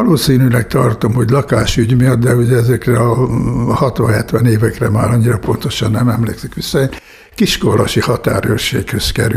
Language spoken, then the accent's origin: Hungarian; Akasztó, Bács-Kiskun, Hungary; now in Tázlár, Hungary; Első vágyam az volt, hogy a szülőfalumba akasztóra kerüljek